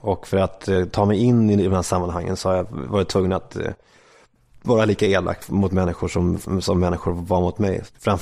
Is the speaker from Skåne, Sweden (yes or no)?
yes; Lund, Skåne, Sweden; born there; also born or lived in Smygehamn / Åkarp / Värmland / Ekerö; jag föddes i Lund, i Malmö, och bodde vi i Smygehamn. Och sen så bodde jag i Åkarp i Skåne. Sen flyttade vi till Värmland, så bodde jag där några år. Och sen så kom jag till Ekerö, sen Gröndal och sen Farsta.